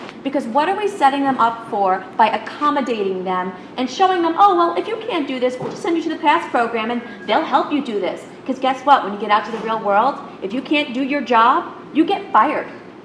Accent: Brooklyn, New York, United States; I grew up in Brooklyn. I was in classes of 30 kids at least.

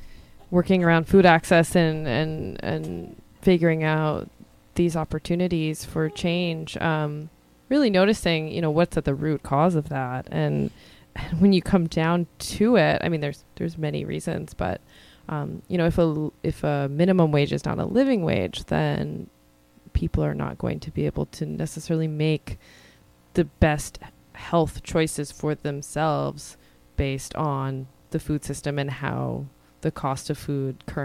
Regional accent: Chicago, Illinois, United States; parents and grandparents came here from the former Soviet Union shortly before I was born. And, you know, I grew up in Chicago, but I never felt like that was my home.

